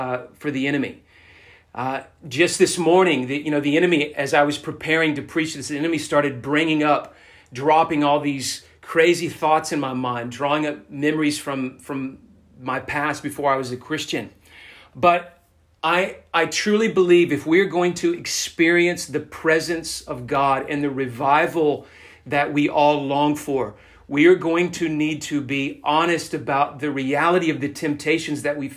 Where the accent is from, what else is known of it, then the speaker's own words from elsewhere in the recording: United States; I grew up in the United States.